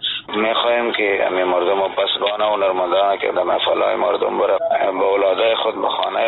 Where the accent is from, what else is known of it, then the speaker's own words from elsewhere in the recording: Afghanistan; ما افغان هستیم، مسلمان هستیم